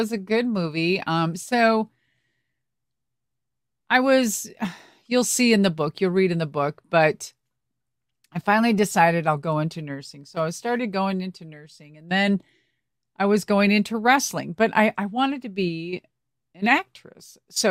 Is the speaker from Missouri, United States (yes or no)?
no; Minnesota, United States; And since I'm from Minnesota and I'm so close to the Canadian border, I've always said, like, there's a little bit of Canadian blood running through me.